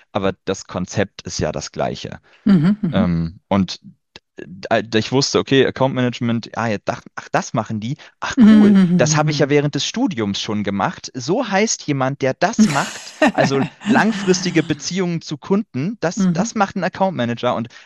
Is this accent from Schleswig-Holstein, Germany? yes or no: yes; Kiel, Schleswig-Holstein, Germany; Ich komme aus Kiel.